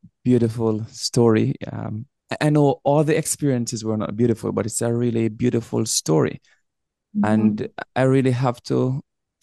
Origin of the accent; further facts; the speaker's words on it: Jamaica; when I go places and someone asks, where are you from? I'm going to always identify as a Jamaican.